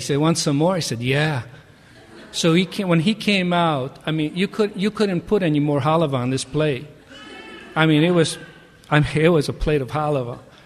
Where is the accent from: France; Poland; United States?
Poland; English is a second language; moved away; at that time, my English was real bad. I mean, I came from Poland, so my English was bad. And this was I was in high school.